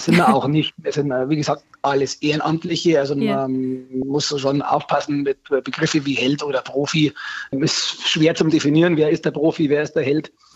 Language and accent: German; Garmisch-Partenkirchen, Bavaria, Germany; Es ist immer viel los im Berg oder bei uns in Garmischer Gegend.